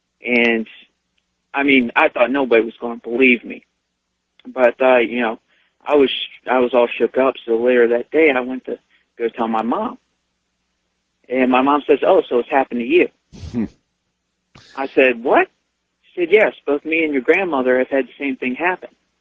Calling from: Virginia, United States; And I'm calling from Virginia.

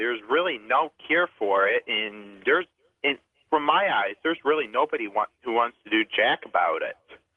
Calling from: Huntley, Illinois, United States; I'm calling from Huntley, Illinois.

